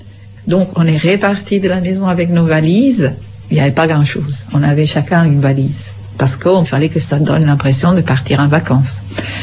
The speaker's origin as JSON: {"language": "French", "town": "Vicenza", "region": "Veneto", "country": "Italy", "second_language": "French", "moved": "as an adult", "said": "Je suis italienne de la région de Venise, d'une petite île qui s'appelle Vicenza. Je suis arrivée ici en printemps de 80 et je suis partie d'Italie"}